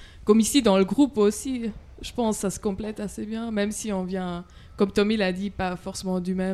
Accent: St. Gallen, Switzerland; now in Lausanne, Switzerland; moi, je suis de base saint-galloise, mais j'habite à Lausanne maintenant

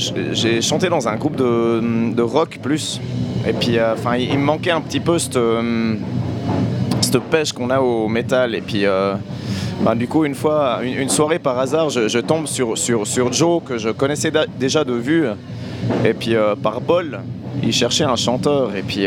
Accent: Saint-Léonard, Valais, Switzerland; Moi, je suis de Saint-Léo.

